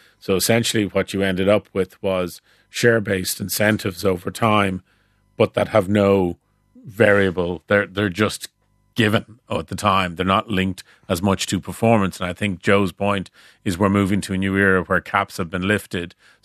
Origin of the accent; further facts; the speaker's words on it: Ireland; We're Irish.